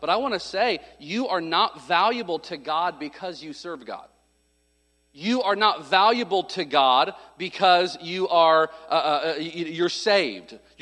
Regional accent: Midwest, United States; And from growing up in the Midwest, there's a bunch of them.

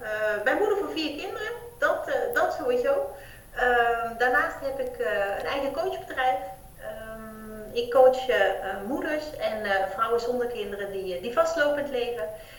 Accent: Limburg, Netherlands; moved away as an adult; now in Drenthe, Netherlands; want ik ben een Limburgse, inmiddels woonachtig 6 jaar in Drenthe

